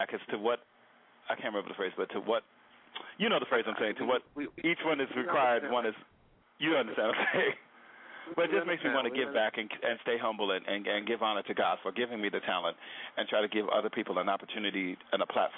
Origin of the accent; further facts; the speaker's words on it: Bronx, New York, United States; also born or lived in Teaneck; just a kid in growing up in the Bronx, New Jersey, Bronx and Teaneck, New Jersey, that loved music.